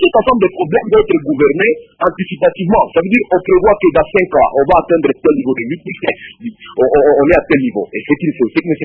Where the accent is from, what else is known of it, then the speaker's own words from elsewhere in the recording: Ituri, DR Congo; lorsque je rentre chez moi en Ituri